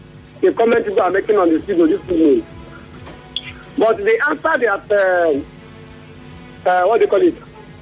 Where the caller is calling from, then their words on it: Obaka, Nigeria; I'm calling from Obaka, Enema local government.